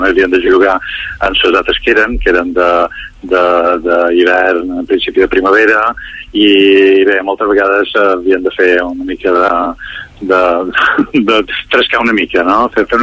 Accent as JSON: {"language": "Catalan", "region": "Balearic Islands", "country": "Spain", "said": "jo som un mallorquí ja d'aquests meus anys"}